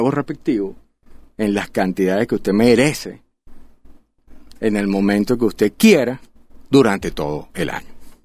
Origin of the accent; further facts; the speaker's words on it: Venezuela; Y como venezolano y como consumidor